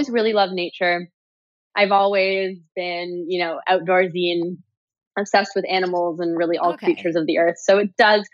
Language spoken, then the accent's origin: English; Toronto, Ontario, Canada; This is in Canada. So I grew up in Toronto.